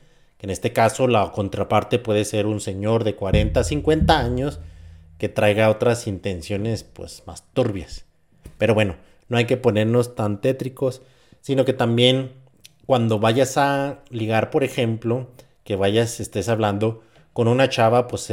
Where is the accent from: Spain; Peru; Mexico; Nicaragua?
Mexico; San Francisco del Rincón, Guanajuato; Yo soy de San Francisco del Rincón, Guanajuato.